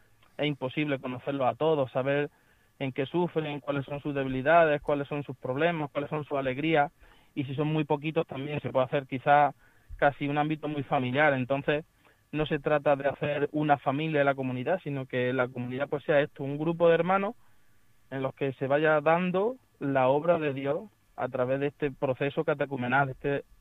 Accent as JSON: {"language": "Spanish", "town": "Pozoblanco", "region": "Andalusia", "country": "Spain", "lives_now": "Burgos, Spain", "said": "Pues yo soy de Pozo Blanco y empecé en el seminario en Córdoba."}